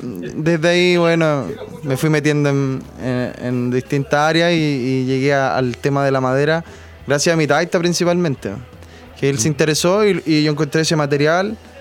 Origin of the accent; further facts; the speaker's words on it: Santiago, Santiago Metropolitan Region, Chile; born there; now in San Antonio, Chile; Yo nací en Santiago, pero para mí fue una tremenda revelación de muchas cosas que me importan mucho hoy. Haber llegado a esta zona